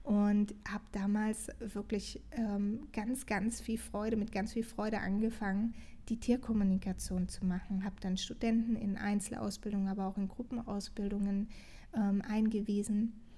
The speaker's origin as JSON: {"language": "German", "country": "Portugal", "said": "ich komme aus Portugal"}